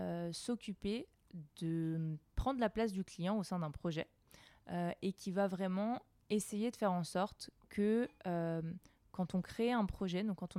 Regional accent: Grand Est, France; moved away as an adult; j'ai 25 ans, donc jeune Alsacienne qui a quitté sa ville pour aller étudier à Lyon.

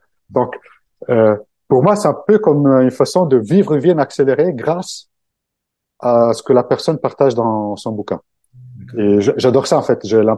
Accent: Italy; French is a second language; now in Paris, France; Alors, je suis italien, donc français. Le français, c'est un peu ma deuxième langue. Ça fait quand même 20 ans que j'habite à Paris

